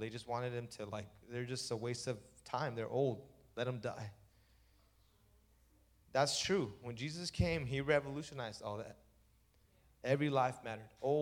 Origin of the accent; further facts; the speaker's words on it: Los Angeles, California, United States; I'm not from Pico. I'm from East LA, Los Angeles. That's where I used to hang out.